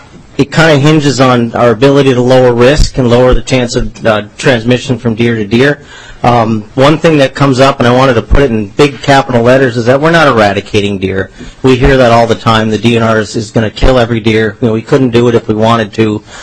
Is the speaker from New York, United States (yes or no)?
yes; New York, United States; Mr. Chair, I'm from New York. I can do it in one and a half.